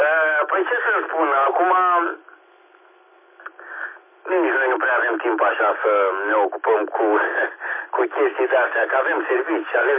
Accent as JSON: {"language": "Romanian", "country": "Romania", "said": "noi cei care, da, care suntem români, să zicem, și ținem cu țara asta, pentru că avem aici îngropați și strămoșii noștri și bunicii noștri sunt îngropați acolo, bunicii mei și tatăl meu e îngropat tot în pământul ăsta și m-a lăsat Dumnezeu în România"}